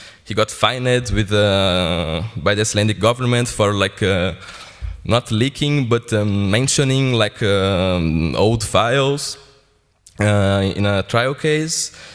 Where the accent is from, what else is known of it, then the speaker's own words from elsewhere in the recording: Brazil; I'm from Brazil.